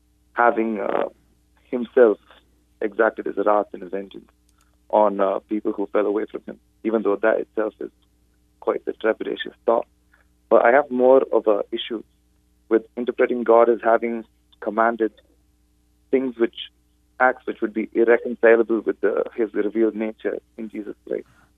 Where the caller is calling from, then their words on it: Regina, Saskatchewan, Canada; I'm from Regina.